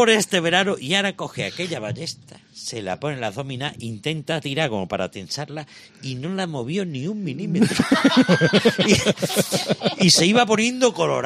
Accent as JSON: {"language": "Spanish", "town": "Morón de la Frontera", "region": "Andalusia", "country": "Spain", "said": "soy de Morón y vi una base aérea americana"}